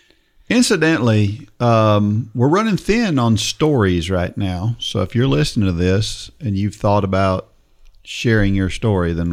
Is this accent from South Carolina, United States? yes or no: no; Columbus, Ohio, United States; My hometown of Columbus, Ohio is not only home to a great marathon race